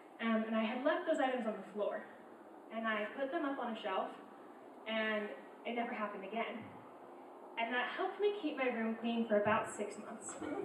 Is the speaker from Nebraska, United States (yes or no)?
no; Maryland, United States; now in Utah, United States; I grew up in Maryland, that's where I'm from. I only moved out to Utah for school.